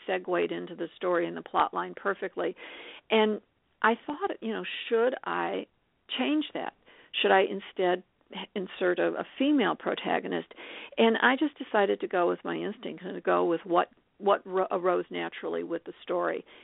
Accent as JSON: {"language": "English", "town": "Chicago", "region": "Illinois", "country": "United States", "said": "since I was from Chicago and a lot of Chicagoans go to Door County"}